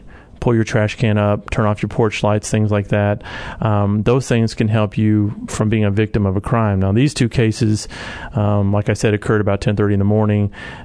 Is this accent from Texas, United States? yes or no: yes; Houston, Texas, United States; I've been one myself a couple times growing up in Houston.